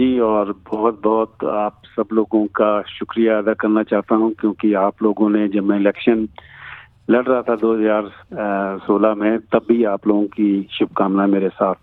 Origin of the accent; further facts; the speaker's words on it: Nagaland, India; तो मैं उसी क्षेत्र से हूँ, यरबी जो एक जगह है गंगालैंड